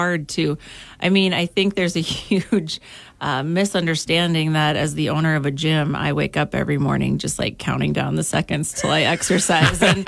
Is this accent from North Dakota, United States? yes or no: yes; Kildare, North Dakota, United States; I grew up in Kildare, North Dakota, so out in western North Dakota. Played a lot of sports out there